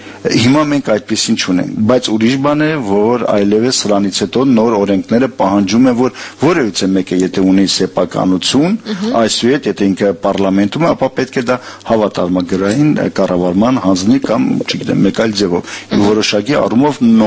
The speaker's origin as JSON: {"language": "Armenian", "town": "Sarnaghbyur", "region": "Shirak", "country": "Armenia", "tie": "born there", "said": "մեր գյուղում, Սառնաղբյուր գյուղում, որտեղ ես ծնվել եմ"}